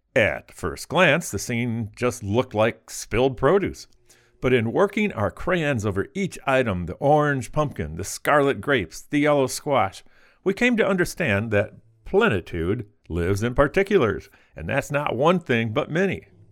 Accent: Louisiana, United States; a popular dish in my home state of Louisiana

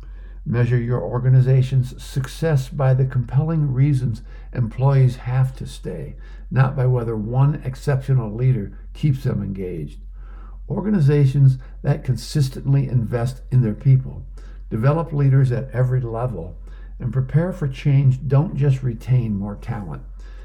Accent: Florida, United States; As a high school player growing up in Florida, you know, you're going to the NBA and it's a different world.

